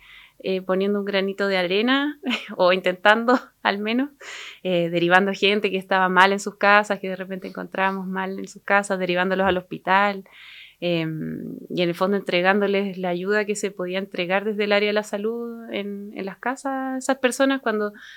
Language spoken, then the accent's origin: Spanish; Santiago, Santiago Metropolitan Region, Chile; now in Puerto Montt, Chile; Yo soy de Santiago, pero me vine a vivir a Puerto Montt hace 8 años aproximadamente